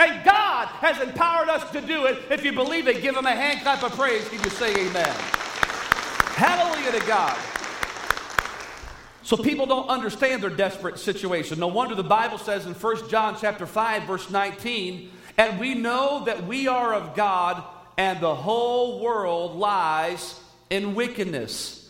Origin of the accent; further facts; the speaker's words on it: United States; I'll tell you this, as an American, I'll say this